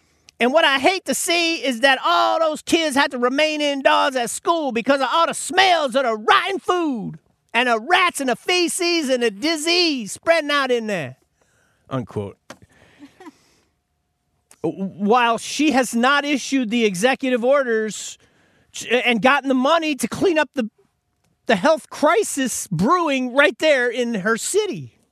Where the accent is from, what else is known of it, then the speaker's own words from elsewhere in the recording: United States; I mean, I grew up in America.